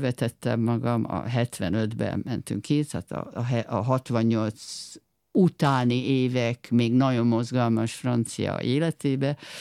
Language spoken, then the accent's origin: Hungarian; Hungary; amikor azt mondtam, hogy magyar vagyok